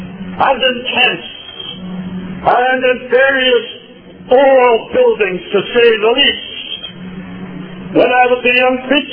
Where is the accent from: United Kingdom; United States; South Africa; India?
United Kingdom; Northern Ireland; even growing up in Northern Ireland, I'm not talking about my boyhood days, even before I came a teenager